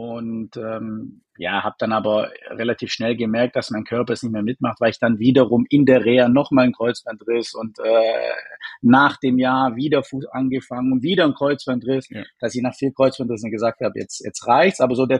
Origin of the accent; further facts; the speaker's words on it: Baden-Württemberg, Germany; moved away; also born or lived in Dessau; komplett raus als Schwabe, Südländer in den Osten Deutschlands